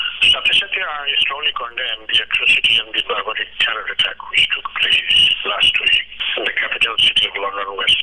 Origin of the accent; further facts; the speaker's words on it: Bangladesh; moved away; বাংলাদেশে জঙ্গিবাদ সন্ত্রাসী কর্মকাণ্ডে আমরা প্রবাসী বাংলাদেশিরা সিরিয়াসলি কনসার্ন।